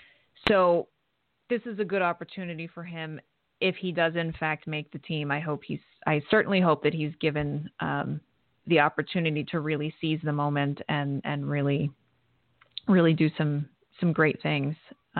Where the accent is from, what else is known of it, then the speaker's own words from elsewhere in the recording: United States; I am not simply saying this because I'm American.